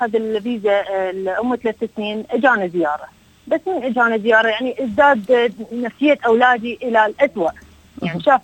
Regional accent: Iraq; now in Australia; انا لاجئه عراقيه متزوجه من سيد احمد خالد الخفاجي، عندي 3 أولاد. طبعا كنا نعاني من الاضطهاد الديني والعنصري في العراق

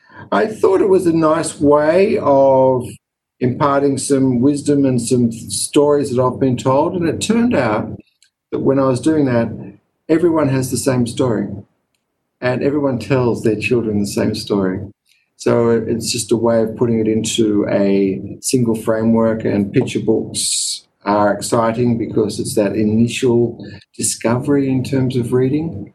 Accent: Australia; born there; I was born in Australia not long after my father arrived. My father arrived here in 1951.

